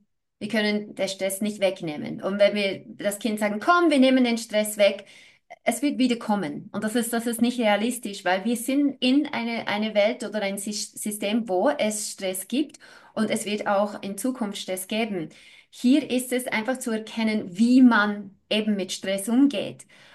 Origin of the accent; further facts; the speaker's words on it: New Zealand; Also ich weiß, ich bin in Neuseeland aufgewachsen.